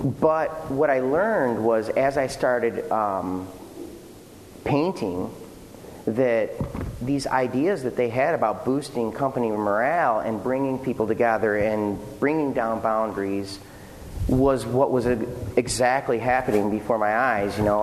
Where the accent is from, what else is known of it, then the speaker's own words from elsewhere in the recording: Detroit, Michigan, United States; we're from the Motor City, so you guys have heard these stories